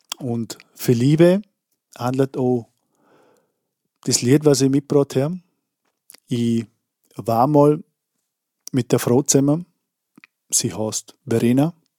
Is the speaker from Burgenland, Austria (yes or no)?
no; Andelsbuch, Vorarlberg, Austria; Ich komme aus Andersburg im Bregenzer Wald in Vorarlberg